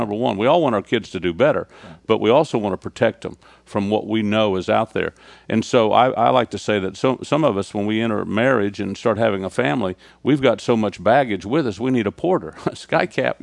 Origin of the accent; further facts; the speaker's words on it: Florida, United States; And I grew up in Florida on the beach, so, you know, you live to surf, you live to, for the concert, you live for the weekend.